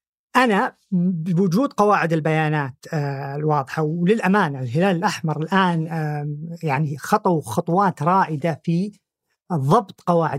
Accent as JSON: {"language": "Arabic", "country": "Saudi Arabia", "said": "يمكن أنا كبير، إنه مو بكل السيارات كانت عندنا في السعودية قبل 20 سنة"}